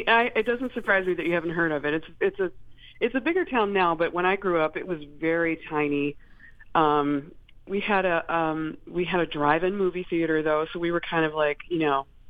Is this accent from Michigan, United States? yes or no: yes; Fenton, Michigan, United States; No, I'm from Michigan. I was born like at the top of the state, but I grew up and graduated from high school in Fenton, Michigan